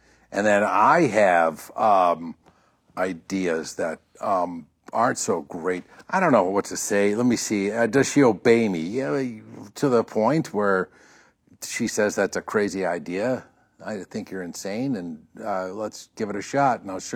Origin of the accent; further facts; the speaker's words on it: Madison, Wisconsin, United States; I grew up in Madison, Wisconsin.